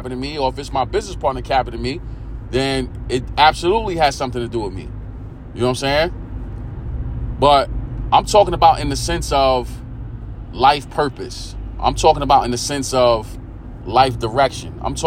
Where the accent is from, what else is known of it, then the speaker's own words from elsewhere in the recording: East New York, New York, United States; You know, we're in East New York, but we don't say we're from East New York. We're from pink houses.